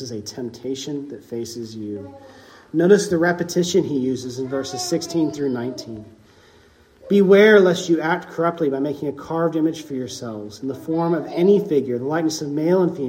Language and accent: English; Texas, United States; And when I grew up in East Texas, it's all like this.